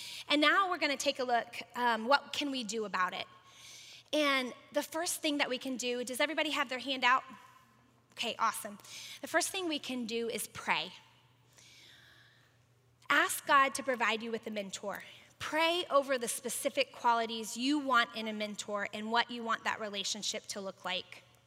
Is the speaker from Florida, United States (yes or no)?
yes; Florida, United States; We're from Florida. So for somebody there to know my husband's mom and to know their family was just like, it was unheard of.